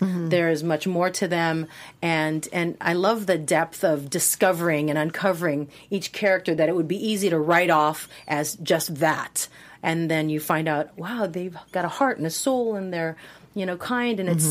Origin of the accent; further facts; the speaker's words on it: Hawaii, United States; I sort of put on this sort of Asian accent, but I'm from Hawaii.